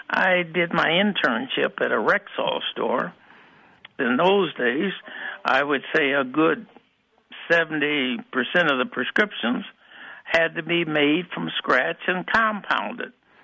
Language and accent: English; Omaha, Nebraska, United States; moved away as an adult; now in Milwaukee, United States; I'm originally from Omaha, Nebraska.